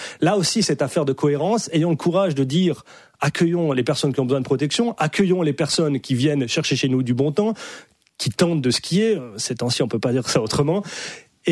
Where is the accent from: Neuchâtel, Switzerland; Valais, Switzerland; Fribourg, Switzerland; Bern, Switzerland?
Valais, Switzerland; Moi-même, je suis originaire du Valais.